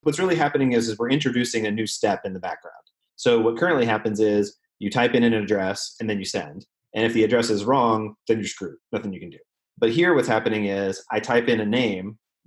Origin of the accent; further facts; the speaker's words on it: Atlanta, Georgia, United States; I am from Atlanta. I'm an entrepreneur